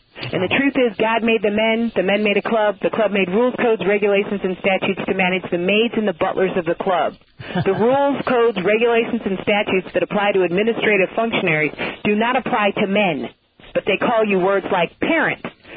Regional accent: Ohio, United States; I'm an American and Ohioan.

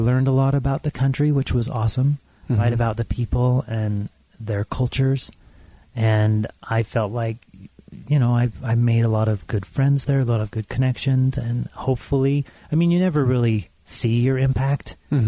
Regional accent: Salem, Utah, United States; also born or lived in Portland, Oregon; So I was flown to Utah and raised in Salem, Utah, small

